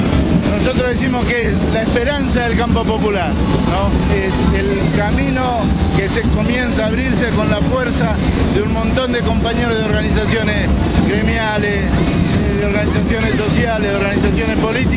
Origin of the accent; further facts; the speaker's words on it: Villa Fiorito, Buenos Aires Province, Argentina; Nosotros somos de Villa Fiorito, así que sabemos de qué hablamos cuando hablamos de pobreza